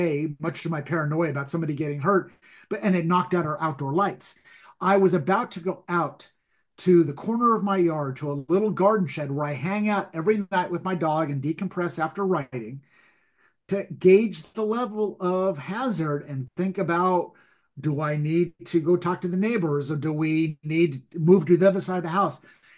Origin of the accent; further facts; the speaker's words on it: Altadena, California, United States; very close to where I grew up in Eaton Canyon, right off Altadena Drive. And I practically grew up in that Arco station